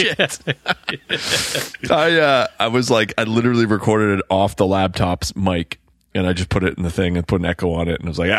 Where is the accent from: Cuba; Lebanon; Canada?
Canada; Nova Scotia; but that's how I grew up here in Nova Scotia.